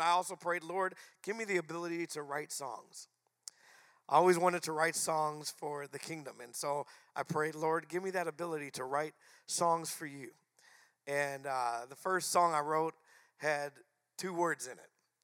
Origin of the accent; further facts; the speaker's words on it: Phoenix, Arizona, United States; I'm from Phoenix, Arizona, where me and my wife and our five children